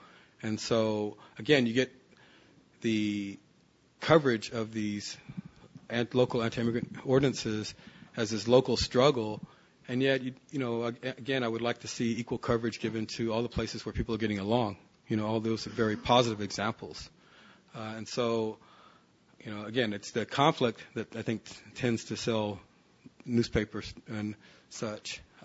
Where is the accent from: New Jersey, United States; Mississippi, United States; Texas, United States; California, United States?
Texas, United States; Houston; My mother's father worked as a bricklayer, and we grew up in Houston.